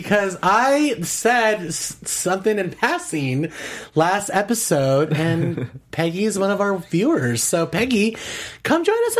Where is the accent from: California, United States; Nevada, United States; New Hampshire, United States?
Nevada, United States; Las Vegas; Well, I grew up in Las Vegas and I had a lot of LDS friends and a lot of Mormon friends